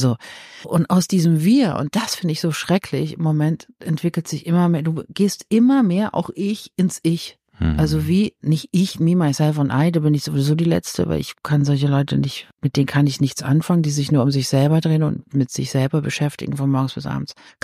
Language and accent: German; East Germany, Germany; weil ich komme ja aus dem Osten und gut, das ist jetzt auch schon sehr lange her. Aber ich bin aufgewachsen, die ersten im Prinzip 19, 20 Jahre in der DDR.